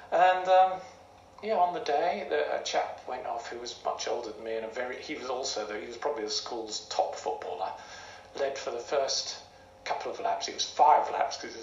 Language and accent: English; Hornsea, Yorkshire and the Humber, United Kingdom; I grew up in a town called Hornsey on the east coast of Yorkshire.